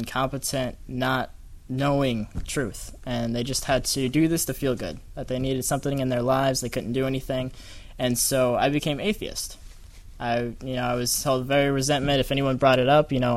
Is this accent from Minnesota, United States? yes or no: no; Michigan, United States; I'm actually from Michigan, so it gets a little bit cold there.